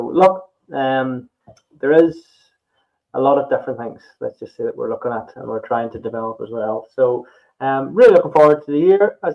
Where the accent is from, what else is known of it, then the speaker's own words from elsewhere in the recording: County Donegal, Ireland; Now, I'm from Donegal